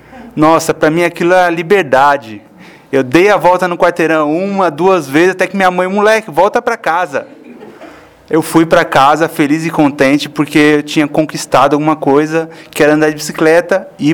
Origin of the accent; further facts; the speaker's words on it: São Paulo, Brazil; Bom, eu sou de São Paulo, nasci na Zona Sul, morei a maior parte da minha vida na Zona Sul